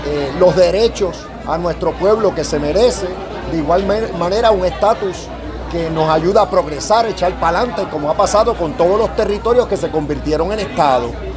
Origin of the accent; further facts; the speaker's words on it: Puerto Rico; Le conviene que sigamos siendo puertorriqueños, que sigamos defendiendo nuestra identidad, nuestra cultura, nuestro idioma